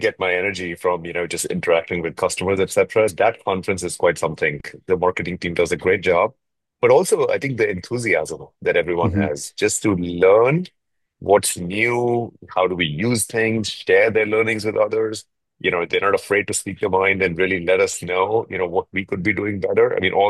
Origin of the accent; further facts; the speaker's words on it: India; now in Seattle, United States; I grew up in India, Peter, but I've been in the States about 30 years now, and most of the time I've lived in Seattle. In fact, I'm in beautiful, sunny, green Seattle.